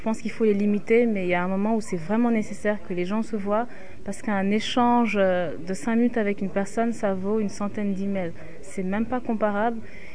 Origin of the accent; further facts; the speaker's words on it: Senegal; je viens du Sénégal